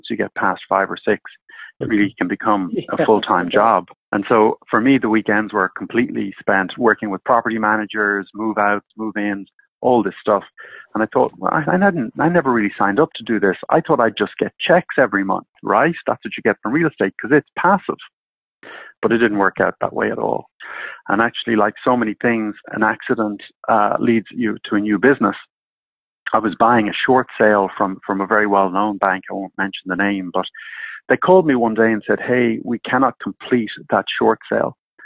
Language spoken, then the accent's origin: English; Ireland; but in Europe, I'm actually from Ireland.